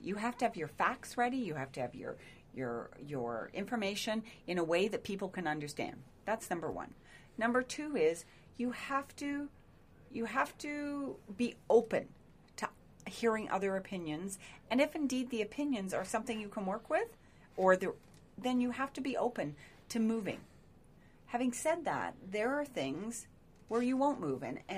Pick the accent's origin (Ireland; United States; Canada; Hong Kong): Canada; Cobourg, Ontario; And growing up in Coburg, our exposure, I think Stats Can just, they came out with the 2016 census, and 90% of our population in this riding is white Anglo-Saxon.